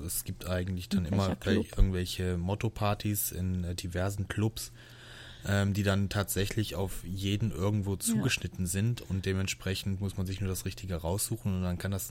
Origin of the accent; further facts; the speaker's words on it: Baden-Württemberg, Germany; ich bin im Schwarzwald groß geworden.